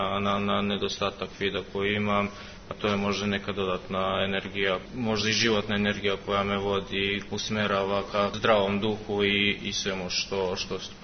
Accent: Čačak, Šumadija and Western Serbia, Serbia; ja sam opet iz Čačka, moram da putujem u Kragujevac i zbog plivanja, jer mi nemamo zatvoren bazen

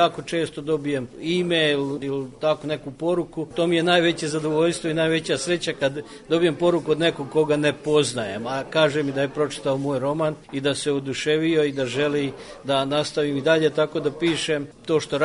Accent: Karlovac County, Croatia; also born or lived in Serbia; now in United States; dolazim iz Sjedinjenih Američkih Država, inače sam rođen na Kordunu u bivšoj Republici Hrvatskoj, gdje sam živeo sve do progona 1995. godine, tad sam došao u Srbiju, nakon tri godine sam se preselio u Sjedinjenih Američkih Država.

